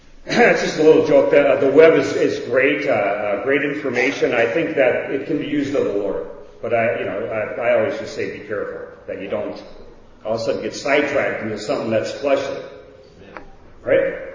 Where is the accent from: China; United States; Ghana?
United States; Wisconsin; because I'm come from Wisconsin, and I've had, I've had smoked salmon, you know, a lot. We used to catch salmon and smoke them and eat them like mad